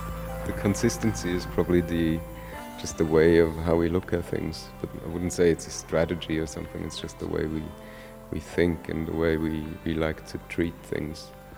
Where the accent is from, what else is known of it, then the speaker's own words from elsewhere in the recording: Switzerland; now in Berlin, Germany; I'm from Switzerland